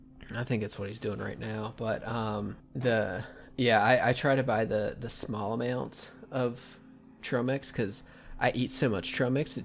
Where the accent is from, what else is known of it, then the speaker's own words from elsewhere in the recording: Appalachia, United States; accent: Appalachian; we're absolutely going to hear my Appalachian accent today, because I cannot say C-O-L-O-R.